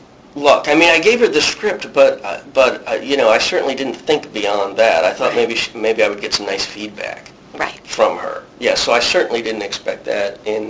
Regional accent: Chicago, Illinois, United States; And I got 59 rejections and an acceptance from Steppenwolf.

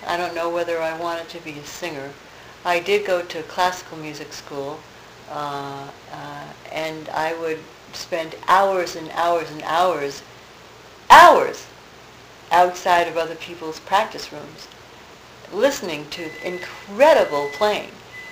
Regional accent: Swampscott, Massachusetts, United States; also born or lived in East Meadow, United States; And then I stopped taking piano lessons when I moved from East Meadow, Long Island to Swampscott, Massachusetts.

